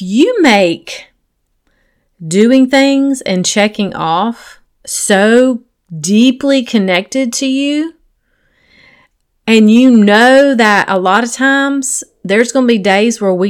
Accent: the South, United States; No, I'm talking about those lines that gets crossed, especially growing up in the South inside of church.

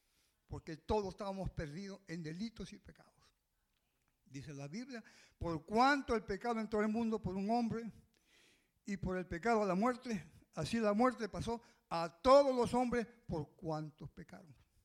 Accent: Peru; Yo hace muchos años, en mi país, en Perú

